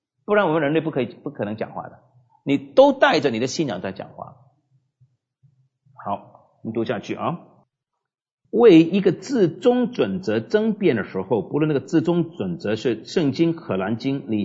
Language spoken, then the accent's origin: Chinese; China; 我们中国人这个实际观呢